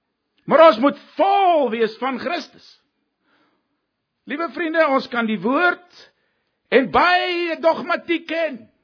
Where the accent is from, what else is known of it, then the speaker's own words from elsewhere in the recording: Namibia; ek het groot geword in Namibië. Ek het baie jare daar gebly, ek was al my skoolloopbaan in Namibië